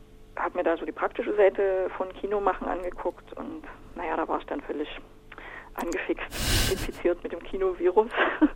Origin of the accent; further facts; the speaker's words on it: Chemnitz, Saxony, Germany; Also ich bin in Karl-Marx-Stadt aufgewachsen und das war eine Gegend, in der es sehr, sehr viele Clubkinos gab.